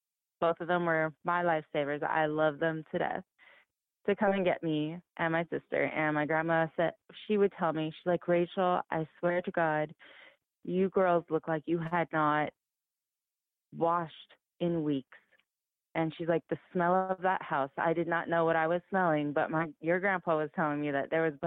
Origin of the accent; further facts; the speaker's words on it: Millington, Tennessee, United States; born there; Well, I was born in Millington, Tennessee, on a naval base.